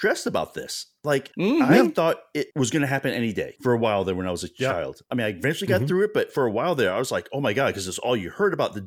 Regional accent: New York City, New York, United States; I grew up in New York City.

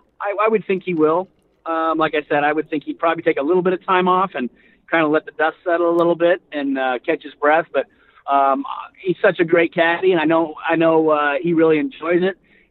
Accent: California, United States; and I'm from California, so I have felt earthquakes before, and they don't really faze me.

